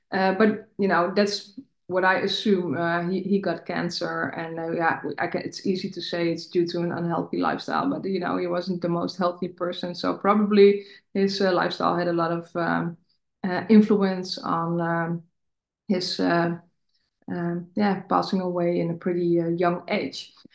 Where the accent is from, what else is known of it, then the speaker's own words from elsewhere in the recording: Netherlands; English is a second language; So I'm from the Netherlands